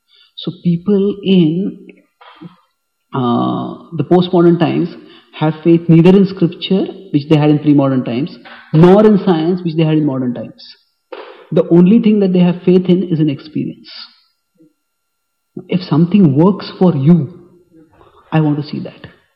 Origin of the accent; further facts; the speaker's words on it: Pune, Maharashtra, India; moved away; But what I have observed is that from coming from India, and that true from temples which are quite, I was from Pune, which is much more conservative than Chaupati also.